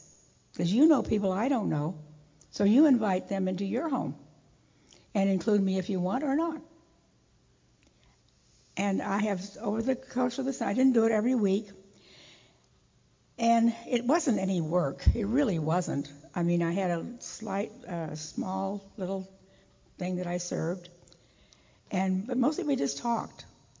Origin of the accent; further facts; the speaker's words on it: Independence, United States; born and raised in Independence, left for 27 years and then moved back.